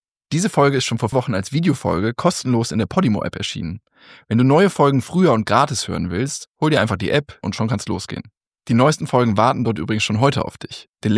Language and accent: German; Düsseldorf, North Rhine-Westphalia, Germany; Ich in Düsseldorf in so einem Vororthäuschen mit Garten, eher privilegiert.